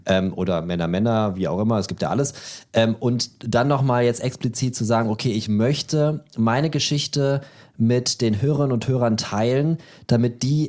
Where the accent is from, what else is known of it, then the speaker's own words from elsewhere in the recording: Berlin, Germany; Ich bin ja Berliner, da heißt es ja, ich wohne in Berlin, dann wohne ich auch in Berlin.